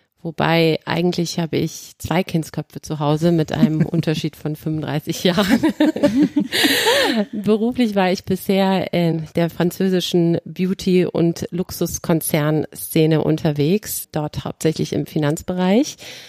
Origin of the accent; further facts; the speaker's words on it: Bosnia & Herzegovina; Ich bin gebürtige Bosniakin, also in meinem Herzen schlägt der Balkan.